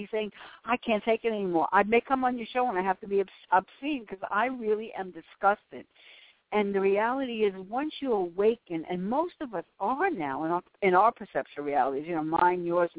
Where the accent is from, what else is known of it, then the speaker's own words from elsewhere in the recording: Bronx, New York, United States; where are you from in New York? And I said, the Bronx.